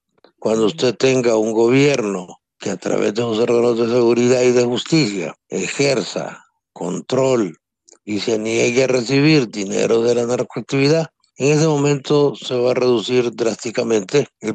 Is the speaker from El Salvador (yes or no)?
no; Honduras; se va a terminar el tráfico de drogas, por lo menos en mi país, es ser profundamente ingenuo.